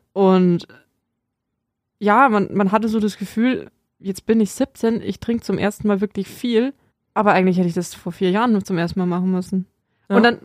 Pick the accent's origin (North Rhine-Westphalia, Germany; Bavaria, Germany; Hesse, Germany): Bavaria, Germany; ich bin ja wirklich waschechte Oberpfälzerin, ich bin in der Oberpfalz geboren und aufgewachsen